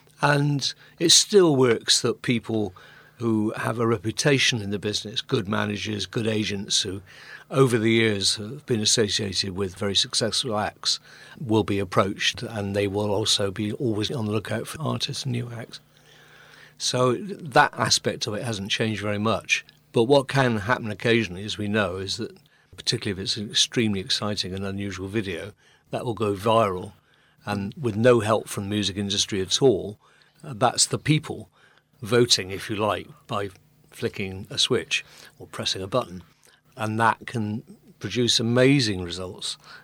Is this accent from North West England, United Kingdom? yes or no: no; Bristol, South West England, United Kingdom; Throughout that time, though, I always kept a watch on Bristol because it's my hometown. I love it. I'm passionate about Bristol music and Bristol bands.